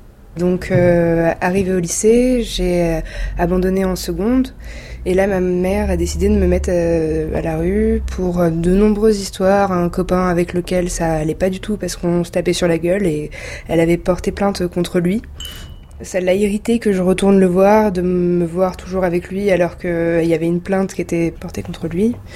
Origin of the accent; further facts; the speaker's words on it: Montpellier, Occitanie, France; also born or lived in Paris; j'ai 20 ans. Je suis originaire de Montpellier, donc dans le sud de la France, anciennement parisienne. On a été élevés, moi et ma sœur, par ma mère qui est d'origine algérienne et mon père qui est kabyle. Et on a eu une éducation athée à la campagne